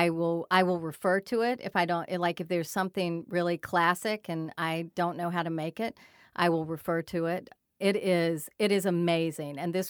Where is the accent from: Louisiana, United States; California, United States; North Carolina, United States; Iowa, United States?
North Carolina, United States; You know, I grew up in North Carolina with space.